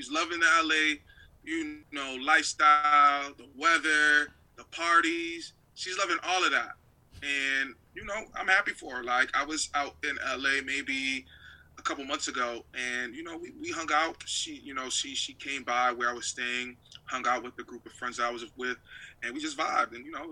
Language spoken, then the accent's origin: English; Boston, Massachusetts, United States; I'm from Boston, often in New York.